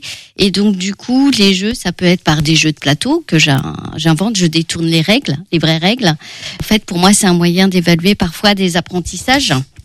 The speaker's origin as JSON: {"language": "French", "town": "Angers", "region": "Pays de la Loire", "country": "France", "tie": "born or raised there", "second_language": "French", "said": "quand j'étais petite, à 3 ans, je suis arrivée à Angers, sans danger, bien sûr. Et donc, j'ai appris le français"}